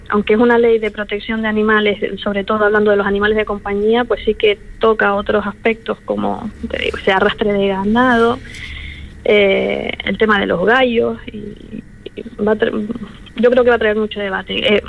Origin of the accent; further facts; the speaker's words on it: La Oliva, Canary Islands, Spain; mira que soy del municipio de La Oliva